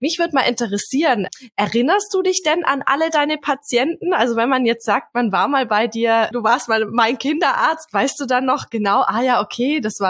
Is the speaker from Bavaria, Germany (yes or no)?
yes; Memmingen, Bavaria, Germany; in meiner Heimatstadt Memmingen